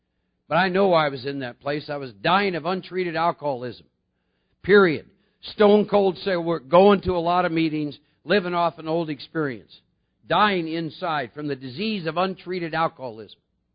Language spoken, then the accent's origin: English; Iowa, United States; I'm not a bad man. I was born and raised in Iowa. I was raised with good values. Norwegian people.